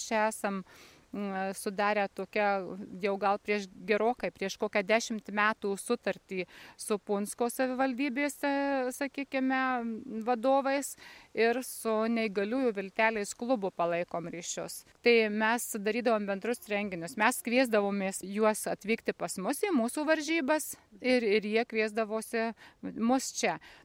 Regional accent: Marijampolė County, Lithuania; Aš pati esu iš Marijampolės krašto, tai mes turime prie Šešupės, kaip tik baidarių klubą.

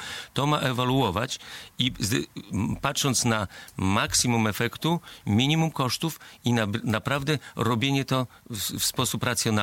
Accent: Białystok, Podlaskie Voivodeship, Poland; sam jestem urodzony w Białymstoku i sam znam to lotnisko od dziecka, bo mieszkałem przy ulicy Mickiewicza

